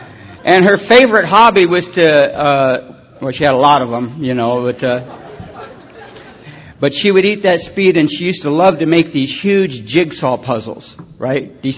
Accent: Detroit, Michigan, United States; I was born in Detroit and brought up in a little foster home for a little period of time.

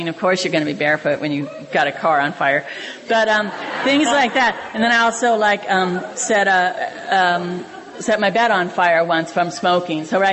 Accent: Santa Cruz, California, United States; now in San Francisco, United States; I was born and raised in Santa Cruz, and then I've lived in San Francisco for at least 30 years.

